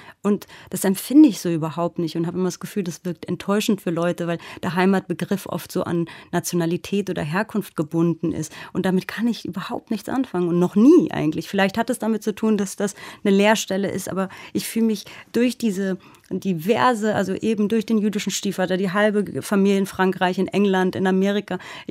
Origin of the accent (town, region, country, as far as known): Germany; born or raised there